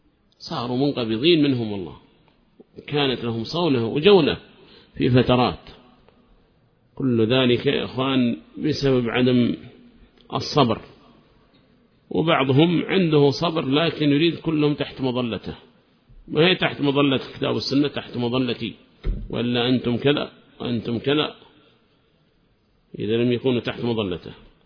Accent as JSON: {"language": "Arabic", "region": "Hadramaut", "country": "Yemen", "said": "وكان ربما مهضوما عندنا في حضرموت"}